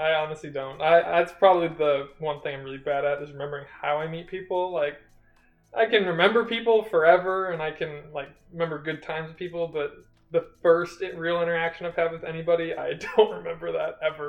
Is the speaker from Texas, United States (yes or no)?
no; Kansas City, Missouri, United States; born there; Yeah, so I was obviously born in Kansas City, lived on the Missouri side for 2 years of my life, and then actually moved on to the Kansas side